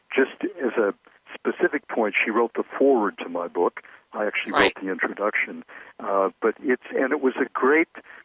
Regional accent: Des Moines, Iowa, United States; I grew up in Des Moines, Iowa

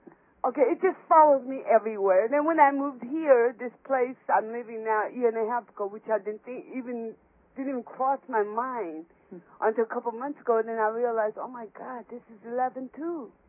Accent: South Korea; moved away; I was born and raised in Korea, and I was at orphanage over there. Okay, I'm half and half mixed, Norwegian, Korean mixed.

